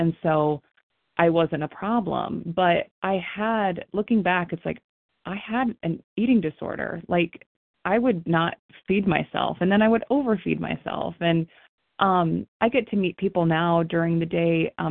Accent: Akron, Ohio, United States; I'm from Akron, Ohio.

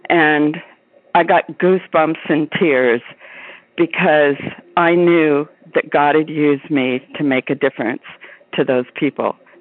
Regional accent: Anthem, Arizona, United States; I'm from Anthem, Arizona

